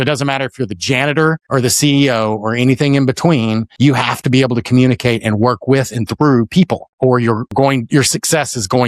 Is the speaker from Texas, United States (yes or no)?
yes; Dallas, Texas, United States; And I grew up in Dallas. So there was a bookstore in Dallas, actually it was in Plano.